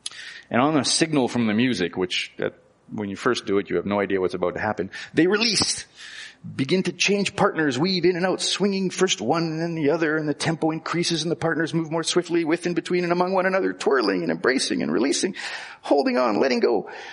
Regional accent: Manitoba, Canada; I am from Ukrainian country. Yay, St. Rose, by the way, which is close to Ukrainian country.

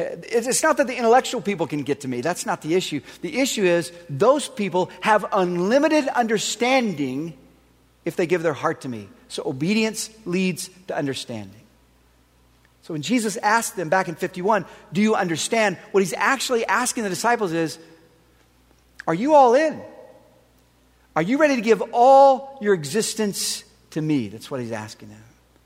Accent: Oklahoma, United States; now in Texas, United States; for those of us who live in Oklahoma or Texas like me, I grew up in Oklahoma

